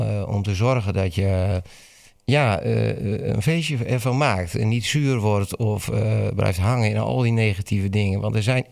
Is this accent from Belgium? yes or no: no; Netherlands; Want ik ben een Hollander, hè? Ik woon in Amsterdam.